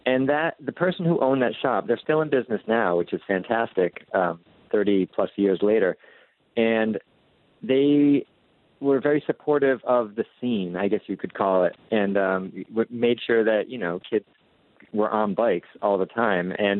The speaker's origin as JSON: {"language": "English", "town": "Attleboro", "region": "Massachusetts", "country": "United States", "tie": "born or raised there", "also_born_or_lived": "New Bedford, United States", "said": "And I didn't grow up in Rhode Island, but I grew up nearby in Attleboro and New Bedford. So those were my formative years."}